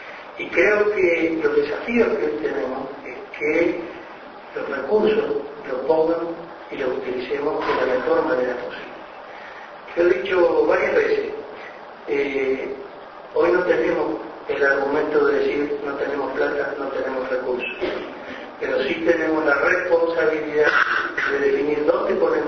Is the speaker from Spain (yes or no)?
no; Uruguay; el desafío, como uruguayos, pero sobre todo cuando estamos en cargo de responsabilidad